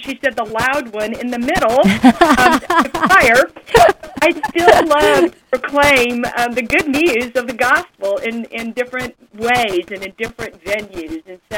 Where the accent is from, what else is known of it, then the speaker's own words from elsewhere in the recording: Texas, United States; it was a five-hour drive from where I was living in Dallas to my hometown in Central Texas.